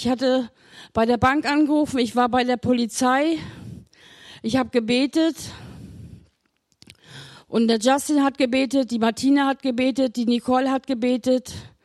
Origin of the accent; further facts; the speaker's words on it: Günzburg, Bavaria, Germany; ich bin aus Günzburg